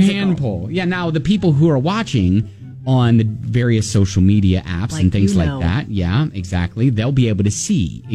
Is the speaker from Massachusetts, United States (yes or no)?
no; Columbus, Ohio, United States; I am from Columbus, and when we are born, we are given a tattoo of a Buckeye leaf on our foot.